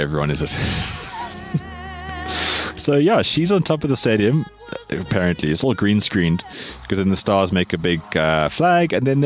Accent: South Africa; So though as South African people and people of the normal world who play sports that are consecutive in action, it's strange for us, but this is the norm for them.

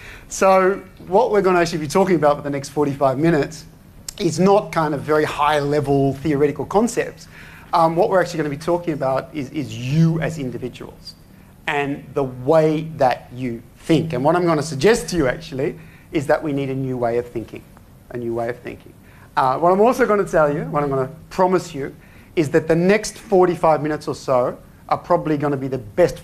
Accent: Australia; now in Belgium; It's very funny because I'm actually Australian. I'm Australian, but actually I live in Europe because I'm married to a Flemish-speaking Belgian, a Dutch-speaking Belgian woman

